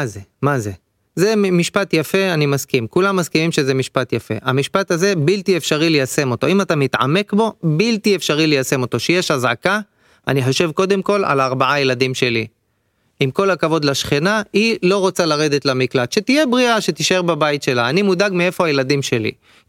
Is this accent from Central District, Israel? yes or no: yes; Elyashiv, Central District, Israel; born there; אני נולדתי בעמק חפר במושב אל ישיב, הקימו אותו בשנת 33.